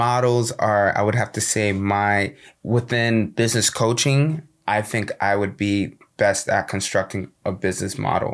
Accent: Kendall, Florida, United States; Like I'm from Kendall and there's nothing wrong with Kendall. I'm not bashing.

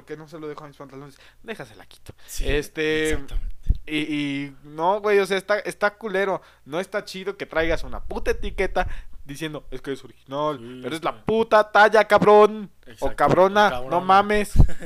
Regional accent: Iztapalapa, Mexico City, Mexico; que yo crecí en Iztapalapa, güey.

